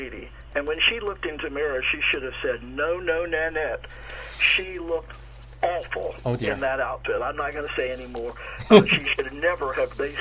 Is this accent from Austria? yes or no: yes; Vienna, Austria; I'm saying Zeislers because I'm from Vienna.